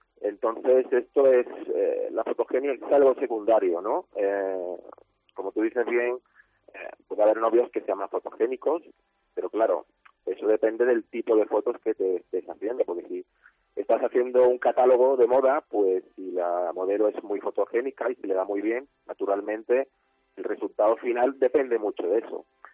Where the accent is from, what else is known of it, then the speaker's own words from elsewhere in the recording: Spain; Y entre ellos somos 3 españoles, los que estamos ahí esperando a la valoración final